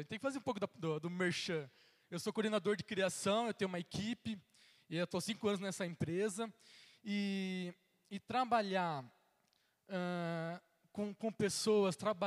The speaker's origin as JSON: {"language": "Portuguese", "town": "Limeira", "region": "São Paulo", "country": "Brazil", "said": "Eu sou de Limeira, não sei quantos conhecem Limeira, interior aqui de São Paulo, pertinho ali de Piracicaba, uma cidade tamanho médio, né, nada muito grande também, não é pequena assim. Cresci na igreja, né, desde a minha bisavó, meus avós, meus pais."}